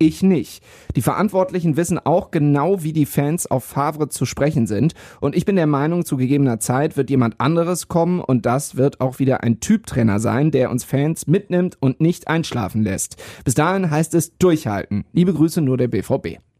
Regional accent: Düsseldorf, North Rhine-Westphalia, Germany; ich bin ja Düsseldorfer

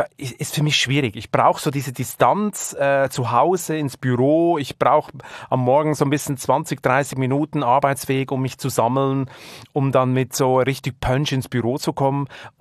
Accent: Switzerland; accent: Swiss; now in Germany; ich kann einfach kein Hochdeutsch. Das ist das Problem. Und darum habe ich natürlich diesen Akzent immer ein bisschen drin. Ich komme nun mal aus der Schweiz

